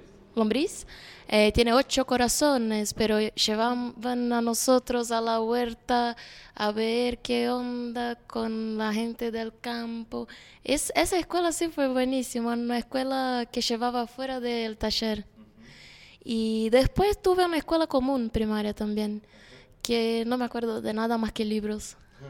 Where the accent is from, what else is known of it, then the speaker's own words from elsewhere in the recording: São Paulo, Brazil; De la provincia de São Paulo, que se sitúa en el sudeste.